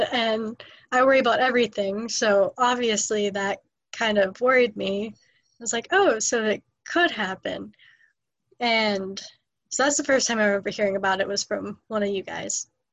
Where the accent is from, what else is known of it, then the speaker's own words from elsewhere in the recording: Strongstown, Pennsylvania, United States; also born or lived in Jacksonville, North Carolina; Well, I was born on a military base in Jacksonville, North Carolina. And I stayed there till I was about 3 months old. And then I came back here to Pennsylvania and lived in Strongstown and grew up in Strongstown the rest of my life.